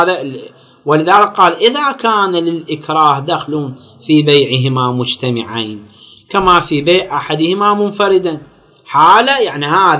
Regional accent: Iraq; أشكال الجرائم سوى عندنا بالعراق

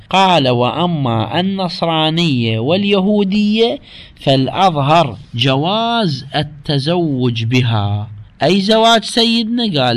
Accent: Iraq; عندنا في العراق

